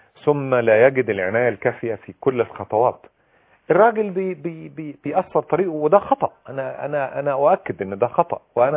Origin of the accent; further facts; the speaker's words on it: Egypt; وإحنا عندنا في مصر قد تكون هذه الظاهرة ظاهرة مقلقة في بعض الأحيان